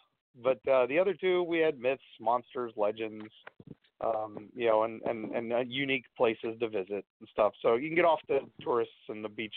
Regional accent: Appalachia, United States; I'm originally from Ohio, West Virginia, Kentucky, all that area.

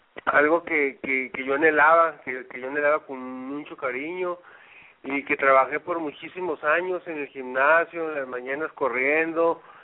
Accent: Tijuana, Baja California, Mexico; yo provengo pues de aquí de Tijuana, de unas familias muy humildes

